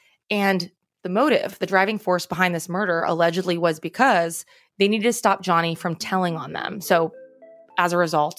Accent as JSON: {"language": "English", "town": "Smithtown", "region": "New York", "country": "United States", "tie": "born or raised there", "said": "So, fun fact, I grew up in Smithtown. I went to Smithtown High School and Smithtown Middle School."}